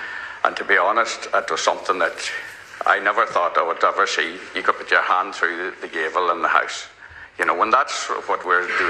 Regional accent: Ulster, Ireland; I'm coming from Donegal, and that's where it is the worst, but North Donegal.

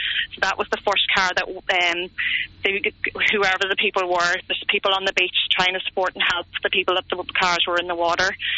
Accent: Ulster, Ireland; now in Ardra, Ireland; I'm actually originally from Monaghan, but I live in Ardra.

